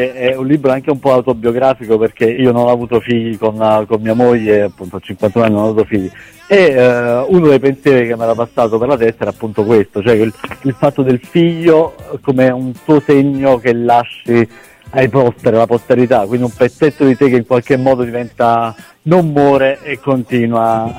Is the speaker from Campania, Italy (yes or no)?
yes; Naples, Campania, Italy; io sono napoletano, in quegli anni compravo le cassette Mixed by Harry